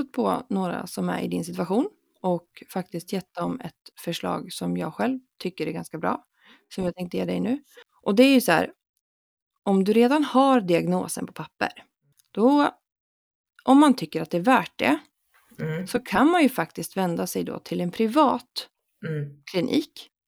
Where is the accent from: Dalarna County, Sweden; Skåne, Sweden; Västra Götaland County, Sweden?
Dalarna County, Sweden; accent: Dalarna; Ja, Dalarna. Ja, du ser, min dialekt blir jävligt grov där på en gång.